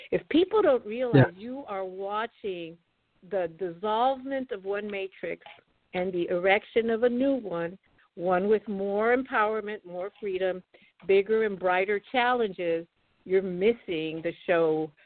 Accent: Chicago, Illinois, United States; So when I tell him about growing up in Chicago

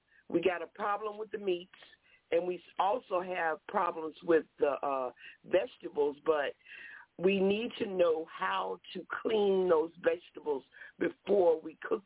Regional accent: the South, United States; moved away; I grew up in the South, and we ate a lot of pork, and I left the South and brought it to the North, and I continued eating the pork

